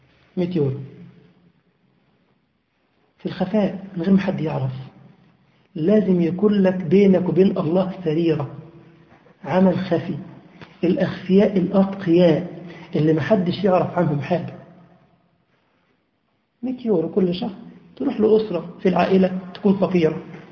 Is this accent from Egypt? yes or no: yes; Egypt; أنا مثلا من مصر اليورو بيعمل حوالي 8 أو 7 ونص أو 9 على حسب الحال